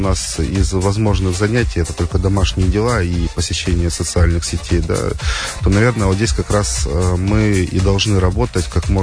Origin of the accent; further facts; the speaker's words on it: Dzhigda, Khabarovsk Krai, Russia; now in Krasnodar Krai, Russia; я далеко не житель Краснодарского края, не уроженец. Я родом с Дальнего Востока, с Хабаровского края, с далекого села под названием Джигда. Я там родился, учился и начинал свою трудовую деятельность.